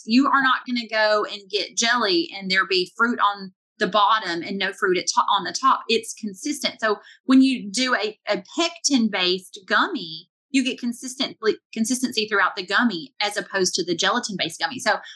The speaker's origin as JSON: {"language": "English", "region": "the South", "country": "United States", "said": "I'm from the South. We love casseroles."}